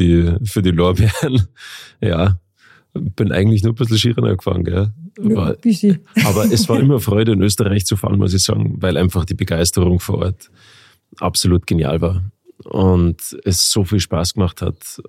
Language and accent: German; Garmisch-Partenkirchen, Bavaria, Germany; bei uns in Garmisch, Partenkirchen.